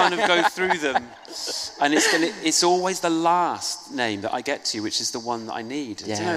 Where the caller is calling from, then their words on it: Isle of Dogs, London, United Kingdom; And I'm coming to you from the Isle of Dogs. So I came through the foot tunnel and then cycled over this way from through Greenwich and that sort of thing.